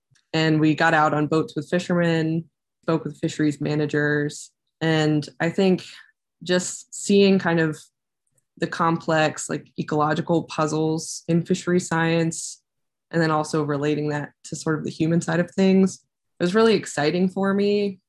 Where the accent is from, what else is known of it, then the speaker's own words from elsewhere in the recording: Ohio, United States; I'm from Southwest Ohio, but I was always, you know, the kind of person who just loves being on the water.